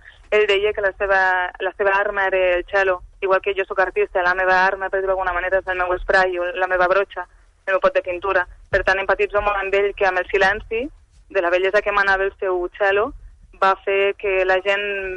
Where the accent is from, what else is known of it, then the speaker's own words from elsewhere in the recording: Catalonia, Spain; em vaig donar compte que si alguna cosa som els catalans és això